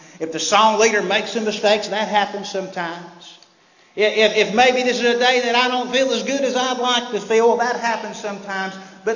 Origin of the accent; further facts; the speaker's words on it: Birmingham, Alabama, United States; here I am going back in the neighborhood that I grew up west in Birmingham, that had been the congregation with so much racial strife.